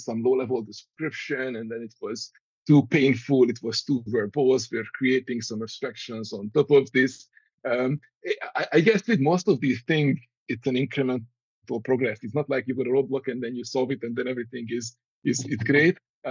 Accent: Hungary; I was 10 years old, and my dad has signed me up for a computer programming class in my hometown in Hungary

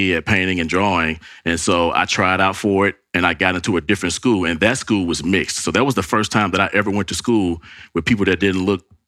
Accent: Jackson, Mississippi, United States; So originally I'm from Jackson, Mississippi. So I was, you know, born and raised in Jackson, Mississippi. I am African-American.

